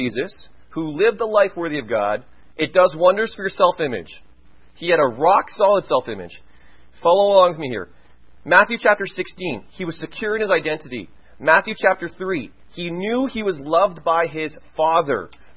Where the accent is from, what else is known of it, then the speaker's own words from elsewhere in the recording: Vancouver, British Columbia, Canada; I know many people when I grew up in Vancouver that money was a way to meet that objective.